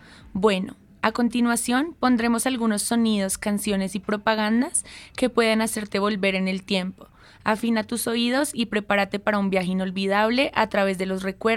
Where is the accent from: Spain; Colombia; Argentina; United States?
Colombia; para todos nosotros como colombianos, escuchar esta melodía como que va a traer los mismos recuerdos navideños de nuestra infancia